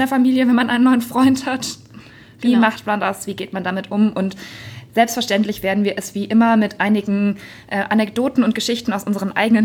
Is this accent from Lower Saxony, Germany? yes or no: no; Bad Mergentheim, Baden-Württemberg, Germany; weil das natürlich auch in Bad Mergentheim, diesem kleinen Ort, wo ich herkomme, das macht einfach niemand.